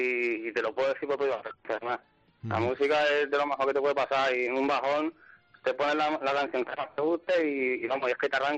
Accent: Balearic Islands, Spain; De Mallorca.

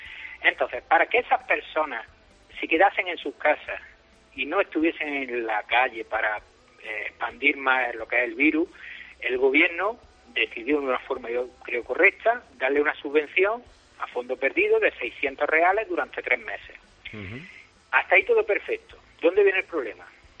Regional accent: Granada, Andalusia, Spain; now in Brazil; Yo soy de Granada, de Los Vergeles, al lado del Sailín.

